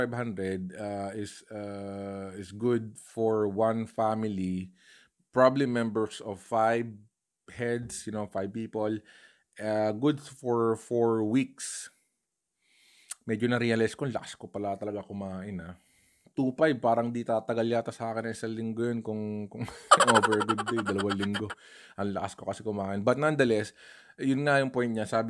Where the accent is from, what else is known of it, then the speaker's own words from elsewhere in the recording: Olongapo, Central Luzon, Philippines; I'm from Olongapo po originally, and I've heard na meron ng positive sa Zambales, sa province near Olongapo.